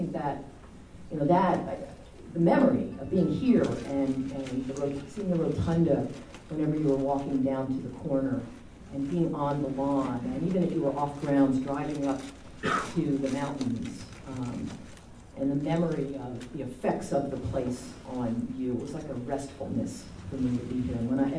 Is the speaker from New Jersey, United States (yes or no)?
yes; New Jersey, United States; I come from New Jersey, you can probably tell by my accent.